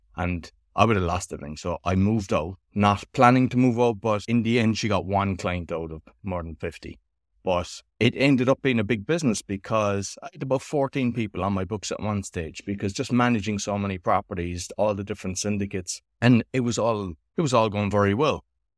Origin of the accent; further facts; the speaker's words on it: Cork, Munster, Ireland; now in Łódź, Poland; So I'm living in a place called Łódź in Poland. So it's the third city. It used to be the second, right in the center of Poland, but I'm originally from Cork in Ireland.